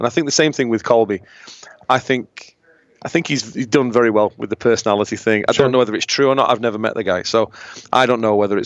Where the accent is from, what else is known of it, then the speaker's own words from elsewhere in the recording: United Kingdom; That's what was so great about being a British MMA fan, seeing him beat Rockhold and winning a title.